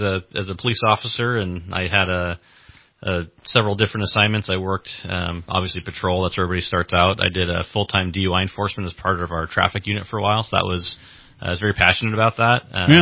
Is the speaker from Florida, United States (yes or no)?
no; Grass Valley, California, United States; also born or lived in Bay Area; Actually, I was born in the Bay Area, but moved to Grass Valley when I was pretty little, so I grew up in...